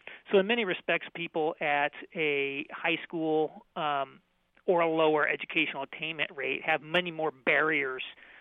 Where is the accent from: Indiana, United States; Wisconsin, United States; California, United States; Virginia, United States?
Indiana, United States; I grew up in Indiana. Most of Indiana is not that dissimilar from downstate Illinois.